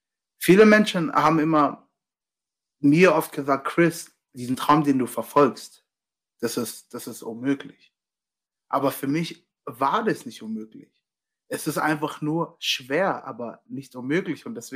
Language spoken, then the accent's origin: German; Germany; Ja, ich bin Nigerianer, Deutscher.